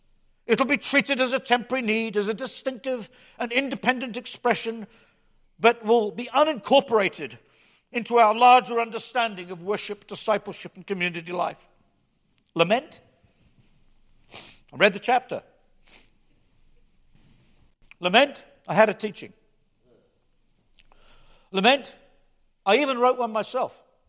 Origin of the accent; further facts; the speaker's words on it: United Kingdom; accent: British; I was considered a little suspect, first of all because of my British accent.